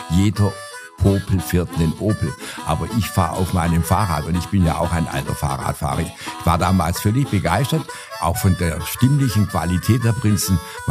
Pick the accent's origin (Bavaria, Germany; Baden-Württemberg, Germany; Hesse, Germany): Baden-Württemberg, Germany; Kirchheim unter Teck; Und in Kirchheim, wo ich herkomme, gibt es ja den Club Bastion seit 1968.